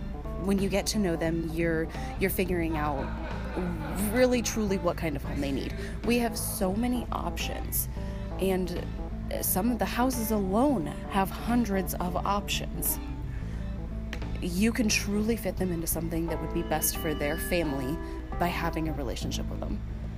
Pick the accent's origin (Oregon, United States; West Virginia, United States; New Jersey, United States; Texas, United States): Texas, United States; San Angelo; I'm in San Angelo.